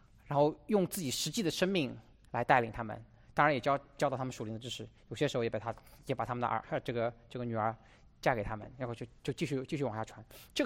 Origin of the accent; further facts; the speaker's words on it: China; now in United States; 我们当中很少是在美国出生，在美国长大的，我们大部分人都是从国内来的。